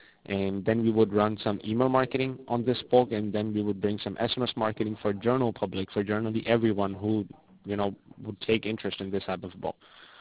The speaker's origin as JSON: {"language": "English", "country": "Mexico", "second_language": "English", "said": "I'm from Mexico. … I'm a Spanish person."}